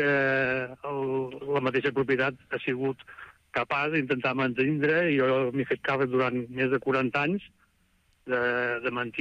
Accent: Barcelona, Catalonia, Spain; moved away as an adult

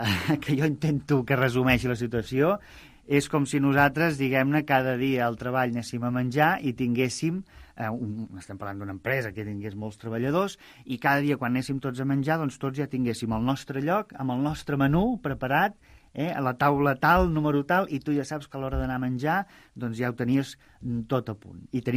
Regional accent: Barcelona, Catalonia, Spain; born there; Jo mateix sóc nascut a Barcelona i aquí no en tenim pas de granges.

